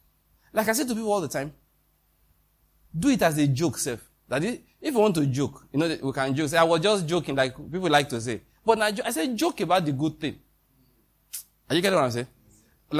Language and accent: English; Western Nigeria, Nigeria; born there; I was born in the Western Nigeria. I'm Yoruba man by Amoriteness and Hittiteness.